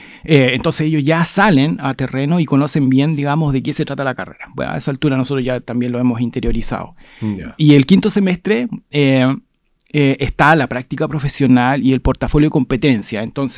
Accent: Osorno, Los Lagos, Chile; Yo soy oriundo de Osorno, soy de profesión ingeniero civil industrial

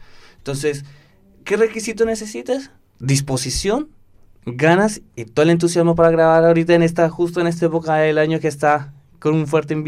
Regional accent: Bogotá, Colombia; born there; moved away as an adult; also born or lived in Buenos Aires, Argentina; nací en Bogotá, estuve estudiando, en realidad estuve estudiando un semestre de periodismo en Colombia.

